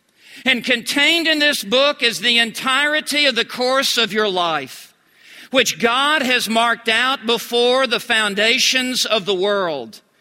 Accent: Memphis, Tennessee, United States; I grew up in Memphis, Tennessee. I went out to West Texas, to Texas Tech, to go to college.

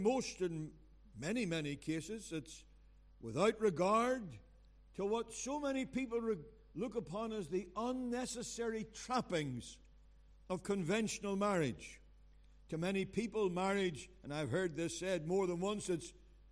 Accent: Belfast, Northern Ireland, United Kingdom; Well, it was when I grew up in Belfast. It was Protestant.

